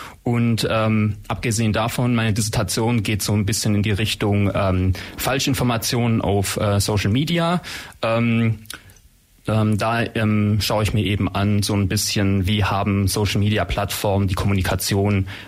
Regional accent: Swabia, Germany; accent: Swabian; Ich habe einen schwäbischen Akzent tatsächlich. Heißt auch, ich komme aus der Gegend, bin also ja ein Schwabe und entsprechend war ich wahrscheinlich auch ein bisschen schwäbeln. Also so ganz Hochdeutsch geht's dann am Ende dann doch nicht.

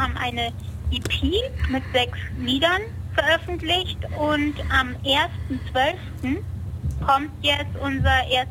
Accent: Munich, Bavaria, Germany; Also ja, natürlich, wir kommen aus München und in München ist unsere größte Fanbase.

